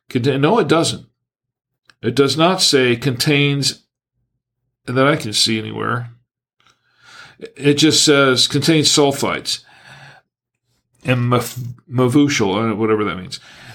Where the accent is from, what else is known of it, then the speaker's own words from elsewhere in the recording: United States; Not so much me, also being American, but a lot of Americans do.